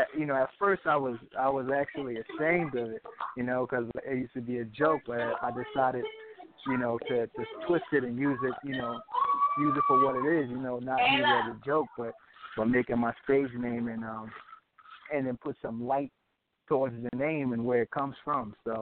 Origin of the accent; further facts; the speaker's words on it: Brooklyn, New York, United States; I'm from Bed-Stuy, Brooklyn, New York.